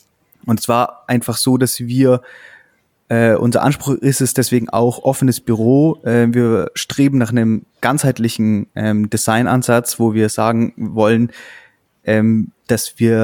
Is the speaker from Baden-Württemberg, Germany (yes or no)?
no; Augsburg, Bavaria, Germany; Wir kommen ja aus Augsburg. Mhm. Das ist ja genau diese Grenze zwischen Schwaben und Oberbayern.